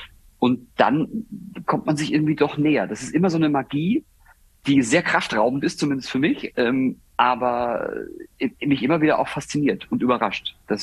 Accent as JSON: {"language": "German", "region": "Baden-Württemberg", "country": "Germany", "said": "ich bin Badener"}